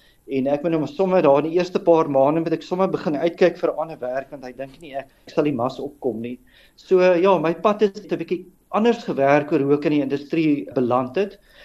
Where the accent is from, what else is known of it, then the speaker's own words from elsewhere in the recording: Potchefstroom, North West, South Africa; Ek het op Potchefstroom groot geword, op Hoër Volksskool Potchefstroom skool gegaan en ek het ook daar gestudeer.